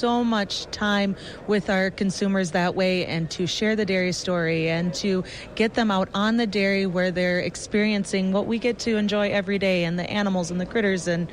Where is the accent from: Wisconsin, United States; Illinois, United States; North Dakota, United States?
Wisconsin, United States; And I said I was from Wisconsin.